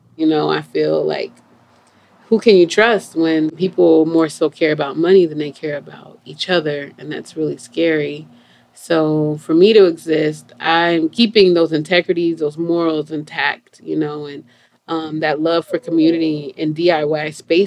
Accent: San Francisco, California, United States; Born and raised, I lived in the historical Castro the Bell's Triangle, Noe Valley, for like 11 years of my life. I grew up there.

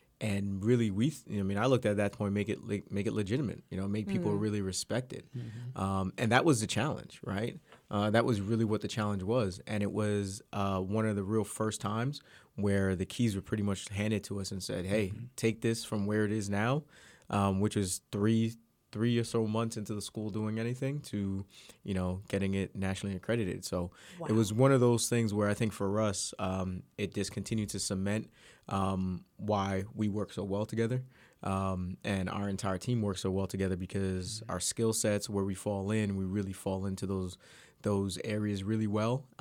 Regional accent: East Coast, United States; growing up on the East Coast, especially, you know, New York and things of that sort, and New Jersey, you're just like, oh man, that's not coming this way, mm-hmm.

